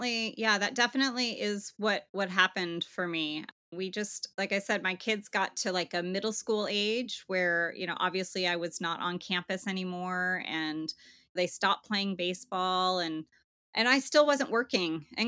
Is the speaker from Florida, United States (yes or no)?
no; San Diego, California, United States; I grew up in San Diego with a single mom. I was the middle child, had an older sister and a younger brother